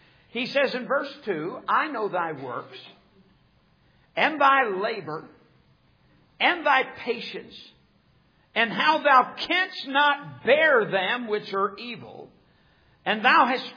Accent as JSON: {"language": "English", "country": "United States", "said": "As an American, I'm horrified at what I see."}